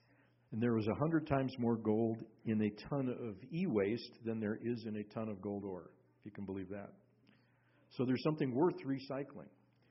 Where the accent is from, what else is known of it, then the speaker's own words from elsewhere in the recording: Minneapolis, Minnesota, United States; born there; I was born in the Twin Cities, Minneapolis, St. Paul.